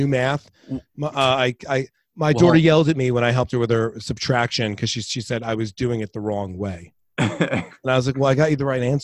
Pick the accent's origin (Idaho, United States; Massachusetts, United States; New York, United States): New York, United States; I grew up in Eastern Long Island, which is like a little island off of New York, although it's not very little.